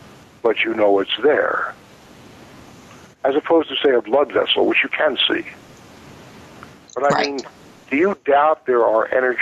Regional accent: United States; I choose to speak of this in my native tongue because, you know, I'm American.

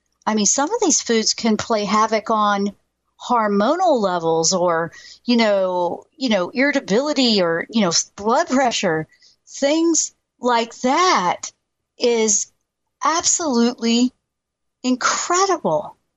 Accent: the South, United States; I grew up in the South eating, you know, the way the South cooks, you know, the old school.

